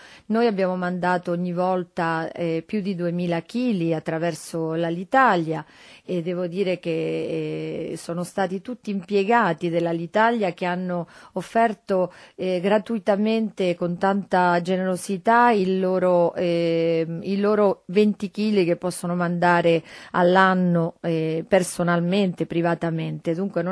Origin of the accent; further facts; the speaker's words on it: Argentina; io, essendo argentina, la conoscevo